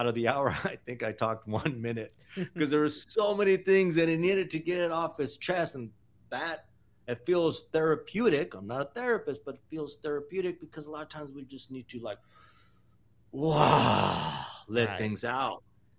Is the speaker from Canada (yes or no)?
no; Mexico; I grew up poor, I grew up in Mexico, and I didn't have a mentor